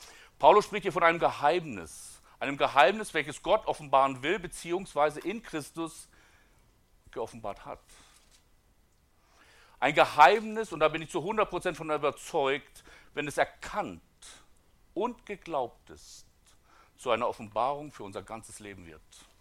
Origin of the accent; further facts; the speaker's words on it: Neuhaus an der Pegnitz, Bavaria, Germany; wir kommen aus Neuhaus an der Pegnitz, das ist ja gar nicht so weit von hier.